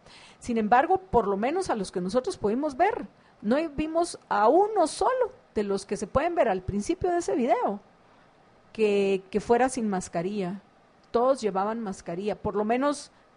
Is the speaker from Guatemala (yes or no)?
yes; Guatemala; Y esa es la situación de la mayoría de la gente en mi país, en Guatemala.